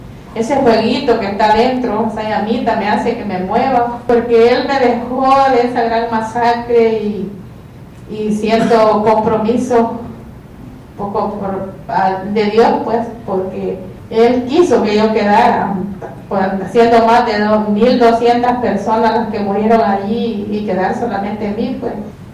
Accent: Morazán, El Salvador; soy de Morazán, de Oriente, del país de El Salvador.

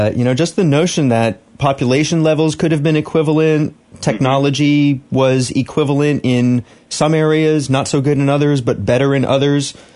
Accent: New England, United States; I'm originally from New England, so I got all sorts of European-drenched history regarding the native peoples in New England.

